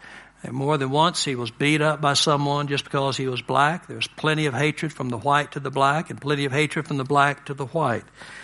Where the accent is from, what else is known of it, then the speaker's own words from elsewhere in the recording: Dallas, Texas, United States; I'm a Dallasite. I'm from Dallas. Dallas is sort of in the South, but not really of the South.